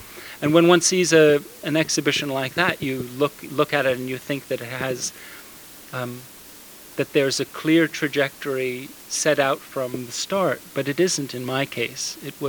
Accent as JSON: {"language": "English", "region": "New York", "country": "United States", "tie": "born or raised there", "said": "I'm American, born and raised in the States, in New York, and have no familial ties to this region at all."}